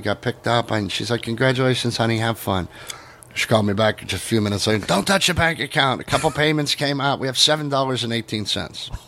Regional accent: Pittsburgh, Pennsylvania, United States; We're degenerates from Pittsburgh.

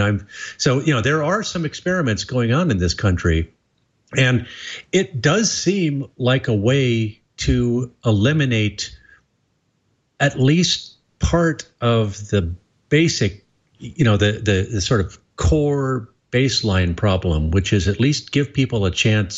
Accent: Stockton, California, United States; You may not know this, but my hometown is Stockton, California.

